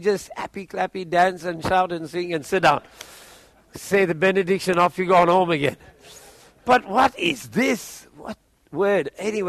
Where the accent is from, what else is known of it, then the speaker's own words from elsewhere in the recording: Australia; See, I arrived in South Africa as an Aussie. I went there as an Australian, even though I have dual nationality.